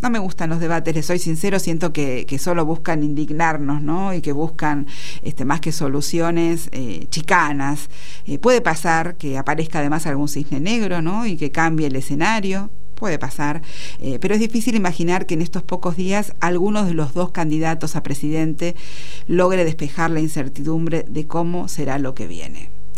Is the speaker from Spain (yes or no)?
no; Argentina; Bueno, ¿estos somos los argentinos?